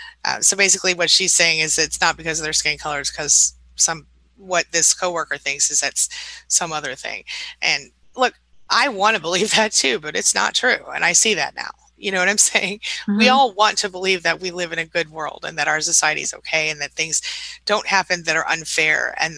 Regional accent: United States; It's not something that I, as an American, am proud of, or I don't think it's okay.

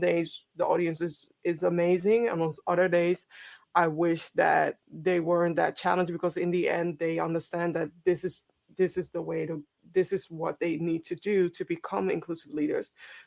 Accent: Ghana; I am Ghanaian. My blood always is asking for warmth, especially in the winter.

